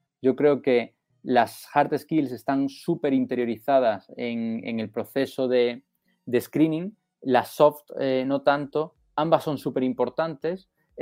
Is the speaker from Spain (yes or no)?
yes; Spain; soy el CEO y el fundador de Hirent. Vengo de España